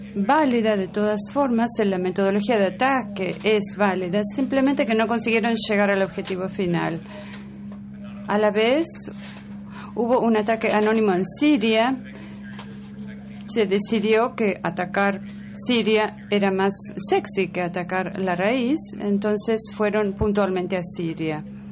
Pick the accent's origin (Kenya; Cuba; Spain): Kenya; soy becario de Kenia.